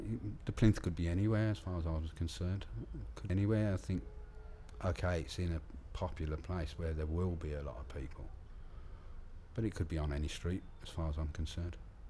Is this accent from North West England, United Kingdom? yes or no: no; Birmingham, West Midlands, United Kingdom; born there; I was born in Aston in Birmingham, in a slum. Bathed in a metal bath in front of the fire. Yeah, I'm that old.